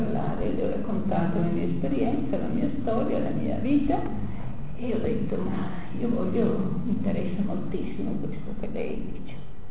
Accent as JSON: {"language": "Italian", "town": "Brescia", "region": "Lombardy", "country": "Italy", "said": "Io sono di Brescia"}